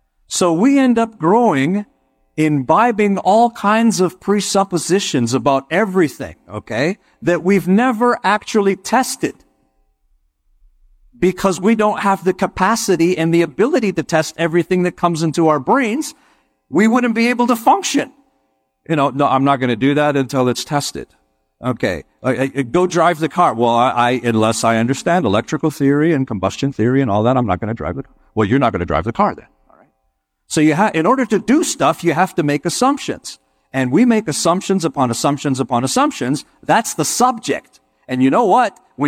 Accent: Toronto, Ontario, Canada; when I grew up in Toronto, Canada

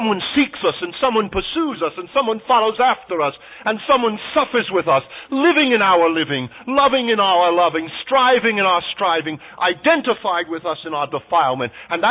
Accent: Brooklyn, New York, United States; But when I was a young boy growing up in Brooklyn, New York, I had an uncle.

